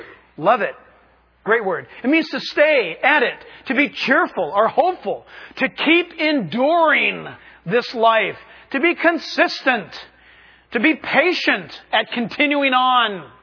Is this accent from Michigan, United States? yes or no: no; California, United States; Look, we're from California, man.